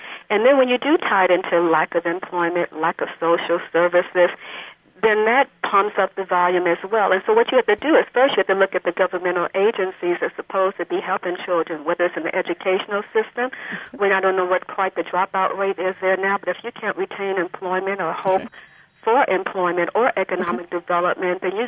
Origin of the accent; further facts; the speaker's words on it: Chicago, Illinois, United States; And yes, I am from Chicago.